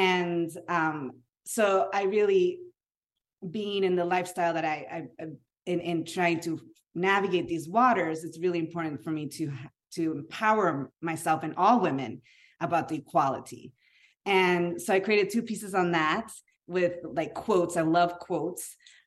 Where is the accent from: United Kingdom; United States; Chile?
Chile; born or raised there